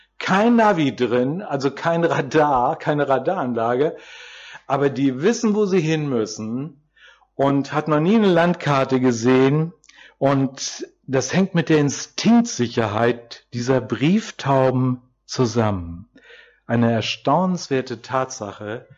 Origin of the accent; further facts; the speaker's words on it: Hesse, Germany; Ich hatte als Kind in Nordhessen Freunde, deren Eltern einen Taubenschlag hatten.